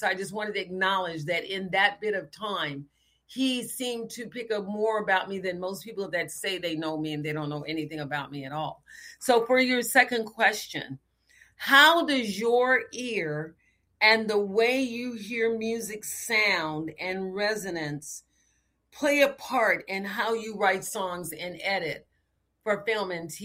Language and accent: English; Texas, United States; I told him I was from Texas.